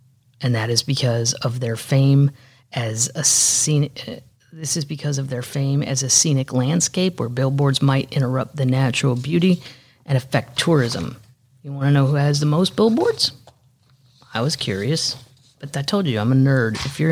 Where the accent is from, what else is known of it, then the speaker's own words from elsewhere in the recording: Missouri, United States; And I also notice I'm from Missouri. And if you drive from St. Louis to Kansas City or vice versa down Highway 70, it's just littered with billboards.